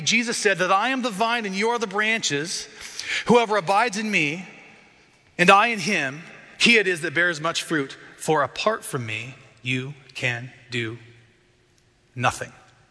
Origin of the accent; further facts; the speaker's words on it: Montana, United States; Man, I go back to that stupid kid growing up in Montana, just stupid and broken and trying to figure things out on his own.